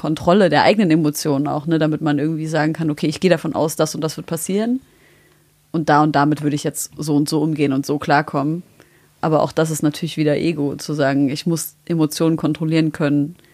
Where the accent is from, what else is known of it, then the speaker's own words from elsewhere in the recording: East Germany, Germany; Wir sind aus dem Osten.